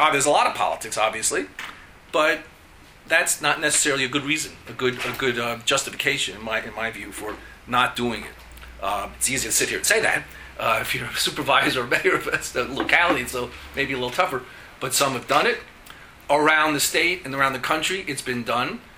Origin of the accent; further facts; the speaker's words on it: Harrison, New York, United States; My hometown of Harrison, 50 years, haven't reassessed.